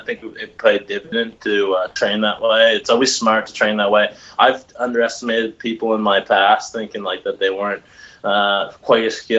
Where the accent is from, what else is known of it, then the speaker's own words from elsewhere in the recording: Woodstock, New Brunswick, Canada; I'm from Woodstock here, and I'll train some there's a boxing club down here